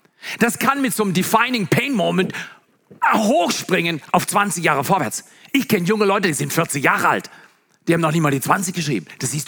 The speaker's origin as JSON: {"language": "German", "region": "Baden-Württemberg", "country": "Germany", "said": "Weil ich komme aus dem Schwarzwald. Und der Ort, an dem ich lebe, der hat 230 Einwohner."}